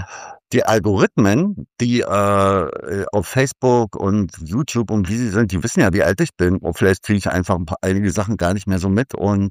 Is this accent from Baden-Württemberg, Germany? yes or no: no; Berlin, Germany; also born or lived in Dresden; Ich bin eigentlich aus dem Prenzlauer Berg. Und in Dresden geboren, das wissen die meisten gar nicht, aber meine Eltern sind nach Berlin gezogen, da war ich noch kein Jahr. Also Berliner sozusagen, Prenzlauer Berg groß geworden.